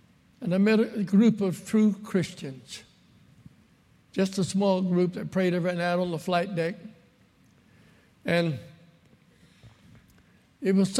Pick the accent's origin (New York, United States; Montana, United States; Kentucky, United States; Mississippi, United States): Mississippi, United States; Morton; I was raised over here in Scott County, out in the country from a little town called Morton.